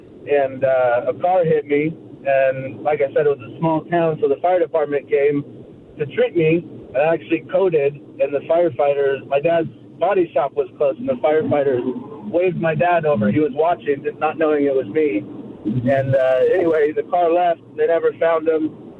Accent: Thatcher, Arizona, United States; I'm from Thatcher, Arizona, small town.

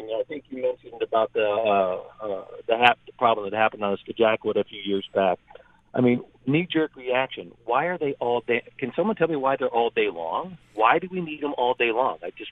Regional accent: Texas, United States; also born or lived in Southern California / Idaho / North Carolina; We moved here from Southern California in 2004. Prior to that, we were in Idaho. Then we were in North Carolina. We bounced around a bit, grew up in Texas.

